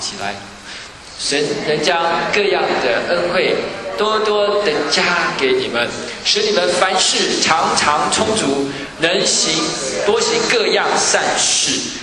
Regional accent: Taiwan; 我们台湾人很会做生意啊

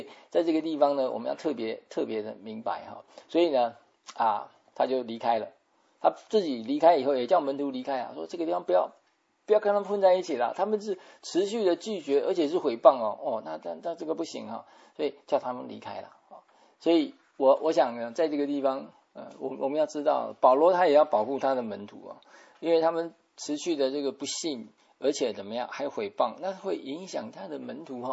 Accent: China; 不像我们中国人呢，有这种特性叫做死不认错

